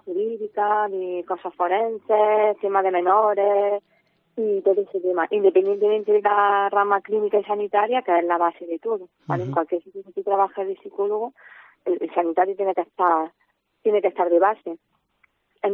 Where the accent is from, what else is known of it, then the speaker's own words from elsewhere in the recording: Jaén, Andalusia, Spain; yo soy de Jaén, eso partiendo por ahí, entonces yo ya vivo ya en Jaén, no tuve que buscar universidad fuera ni nada